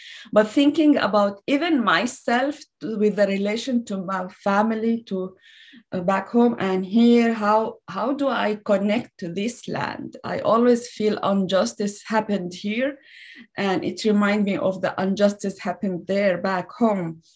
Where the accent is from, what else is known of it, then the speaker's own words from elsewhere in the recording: Syria; when I say I'm from Syria, and when I say Kurdish